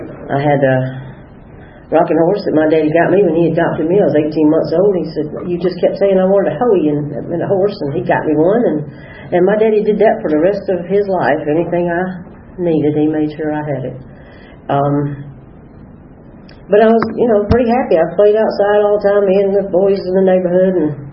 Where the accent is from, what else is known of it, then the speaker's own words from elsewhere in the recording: East Point, Georgia, United States; I grew up in South Atlanta, in East Point. My daddy ran the motor pool at Fort Mac for 32 years